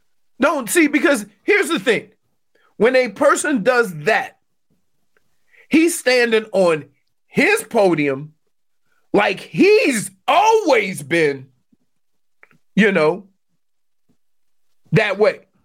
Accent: Louisiana, United States; And I grew up in the real South, not this BS South down here. I grew up in Louisiana, where the N-word was nothing nice, okay?

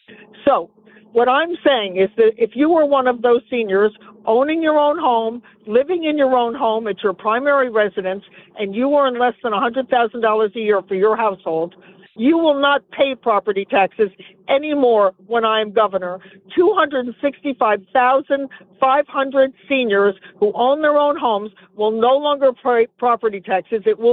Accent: Milford, Connecticut, United States; also born or lived in Westport; Well, because I grew up in Connecticut, in Milford and in Westport.

